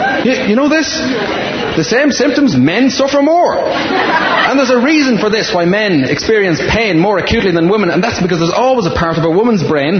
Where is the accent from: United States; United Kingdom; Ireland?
Ireland; moved away; So I'm from Ireland. You're all Irish, hooray! And I'm typically Irish, really, in the sense that I don't live there anymore.